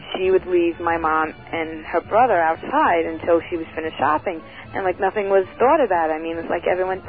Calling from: Selden, New York, United States; Calling from Selden.

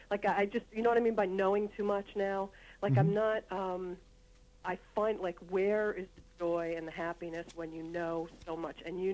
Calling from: Lake Grove, New York, United States; Lake Grove.

